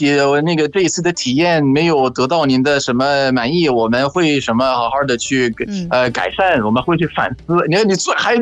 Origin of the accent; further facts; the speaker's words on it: Egypt; Chinese is a second language; 我是来自埃及的